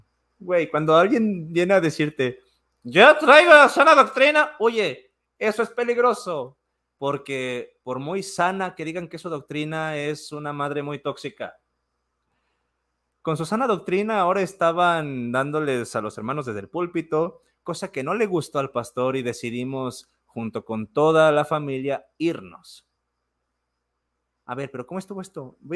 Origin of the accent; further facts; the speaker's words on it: Apatzingán, Michoacán, Mexico; Mi papá formaba parte del grupo de pastores de una iglesia local bastante grande en la ciudad de Apatzingán, de donde soy oriundo.